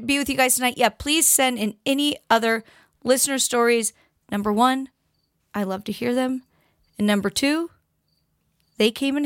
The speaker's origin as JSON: {"language": "English", "region": "Oregon", "country": "United States", "tie": "born or raised there", "said": "growing up in Oregon, and my dad's a logger, so like I know huge trees."}